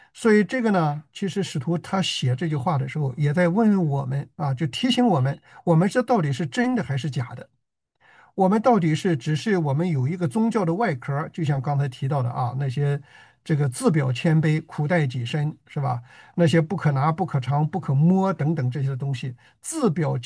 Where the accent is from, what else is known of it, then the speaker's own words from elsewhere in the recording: China; 我们作为中国人啊，可能很多人就为中国队啊啦啦队。